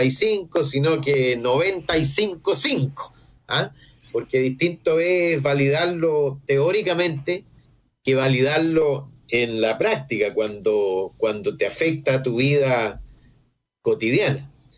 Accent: Santiago Metropolitan, Chile; born there; se construyó para el hospital donde yo nací, y cientos de miles y probablemente millones de chilenos

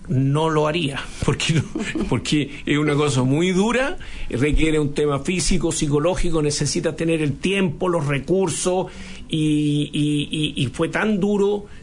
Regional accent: Chile; Nosotros somos chilenos

